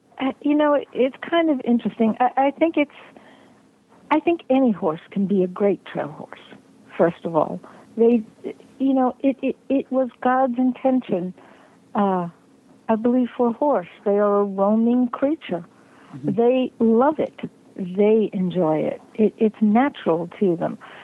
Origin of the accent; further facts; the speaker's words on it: New York City, New York, United States; I think in my bio it does say I grew up in New York City, which is not not the place most horse people come from.